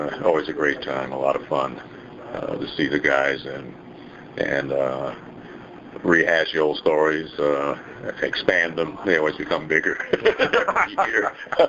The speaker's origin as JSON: {"language": "English", "town": "Compton", "region": "California", "country": "United States", "tie": "born or raised there", "said": "growing up in Compton, California"}